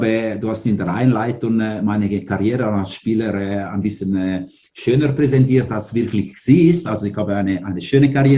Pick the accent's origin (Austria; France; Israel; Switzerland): Switzerland; Ticino; German is a second language; ich als nicht Deutschsprechender oder als einer, der Deutsch vor 20 Jahren lernen müsste und als Tessiner ist nicht die einfachste Sprache, immer noch.